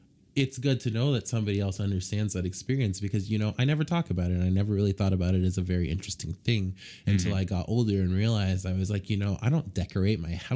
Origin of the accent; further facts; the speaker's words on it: Boulder City, Nevada, United States; And so a big part of what another big part of what influenced that is growing up in Boulder City.